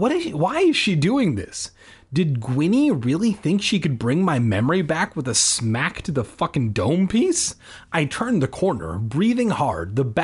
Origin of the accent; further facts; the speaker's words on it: United States; I'm American, so that's the only song I think